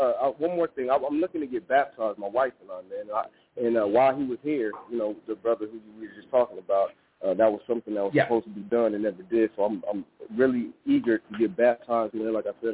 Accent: Colorado Springs, Colorado, United States; I'm from Colorado Springs, Colorado.

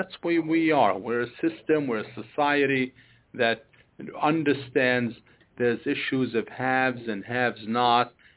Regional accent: New York, United States; what we as families growing up in New York, especially immigrant families, need to do to get ahead.

